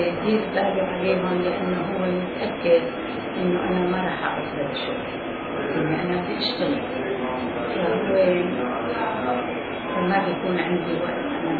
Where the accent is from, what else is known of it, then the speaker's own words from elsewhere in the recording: Palestine; أنا فلسطينية، جاي من فلسطين.